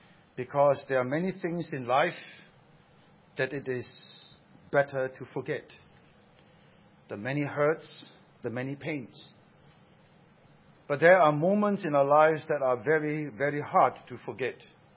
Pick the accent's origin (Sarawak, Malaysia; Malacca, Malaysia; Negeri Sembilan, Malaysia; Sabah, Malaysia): Negeri Sembilan, Malaysia; Seremban; also born or lived in Singapore; I grew up in Seremban. My dad was a member of parliament in Seremban, and that's where we grew up. We were all born in Singapore.